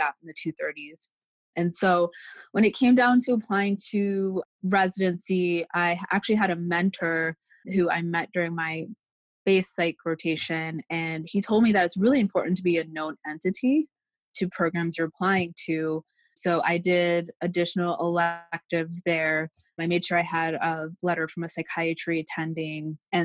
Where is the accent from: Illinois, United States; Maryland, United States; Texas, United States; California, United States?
Maryland, United States; now in Michigan, United States; I'm originally from Maryland, but I'm now in Michigan doing an assignment.